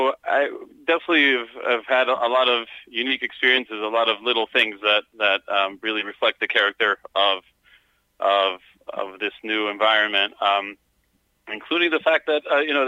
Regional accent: Venezuela; now in United States; I moved from Venezuela into the U.S. in 2000, and it took me 16 years to become a citizen in the States.

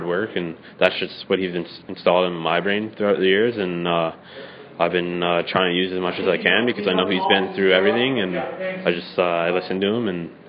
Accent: Toronto, Ontario, Canada; born there; also born or lived in Mississippi, United States / Flint, United States / Oklahoma, United States / Orlando, United States; We moved from, I was born in Toronto, moved to Mississippi, moved to Flint, Oklahoma, Orlando, Jacksonville, then back to Orlando. So, and then we ended up moving back to Toronto for my hockey.

